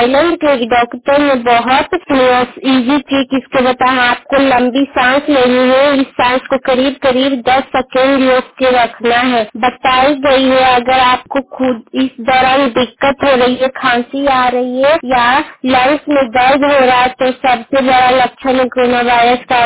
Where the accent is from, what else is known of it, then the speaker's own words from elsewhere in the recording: Bihar, India; और मैं सभी घर की रहने वाली हूँ प्रखंड हरनौत जिला नालंदा और मैं सोलन में पहुंची हूँ।